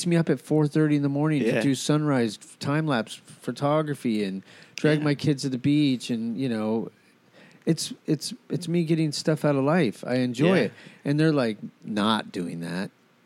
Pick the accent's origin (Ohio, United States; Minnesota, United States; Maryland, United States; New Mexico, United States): New Mexico, United States; Albuquerque; You know, I grew up in Albuquerque.